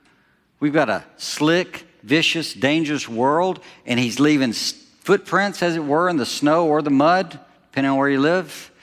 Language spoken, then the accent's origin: English; Alabama, United States; I grew up in Alabama. I went to a private school, college prep school, that renamed itself to the Donahoe School.